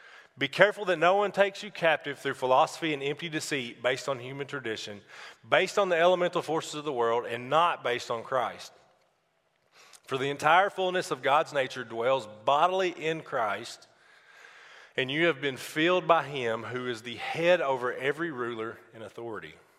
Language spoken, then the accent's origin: English; Jonesboro, Arkansas, United States; I know that I'm from Jonesboro, Arkansas, 2.5 hours south of here